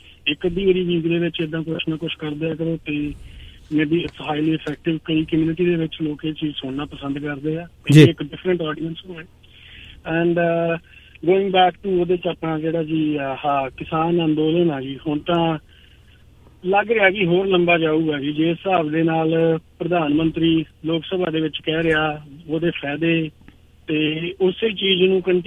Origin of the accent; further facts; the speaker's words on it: Uttar Pradesh, India; ਮੈਂ ਯੂਪੀ ਤੋਂ ਬਿਲੋਂਗ ਕਰਦਾ